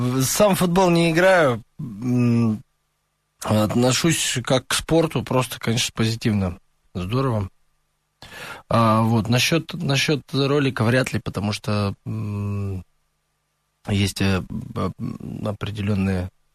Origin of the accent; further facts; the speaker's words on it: Lysva, Perm Krai, Russia; все мы в основном выход из Пермской области еще на тот момент. Там я из города Лысьвы, маленький промышленный городок, там 1070 жителей.